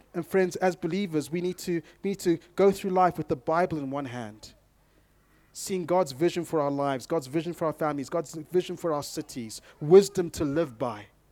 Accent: Bulawayo, Zimbabwe; I grew up in the Great City of Kings in Bulawayo in Zimbabwe, Zimbabwe's second city.

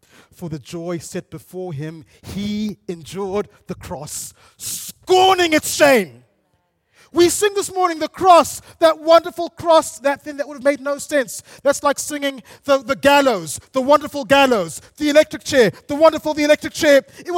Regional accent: Bulawayo, Zimbabwe; I grew up in Bulawayo in Zimbabwe.

